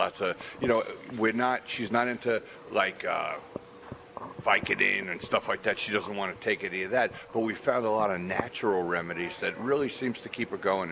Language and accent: English; New York, United States; And, you know, and I needed a little politics because I'm from New York.